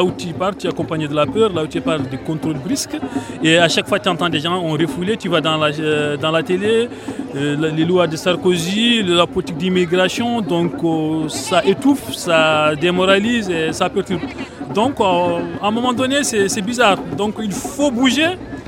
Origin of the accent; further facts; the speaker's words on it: Mauritania; now in France; On est victime d'une question raciale chez nous. Nous sommes des Mauritaniens, on n'est pas reconnus comme des Mauritaniens.